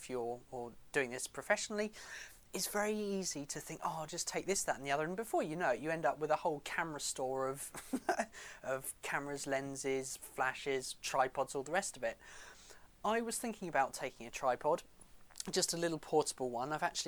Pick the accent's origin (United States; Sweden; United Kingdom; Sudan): United Kingdom; What can I say? I'm British.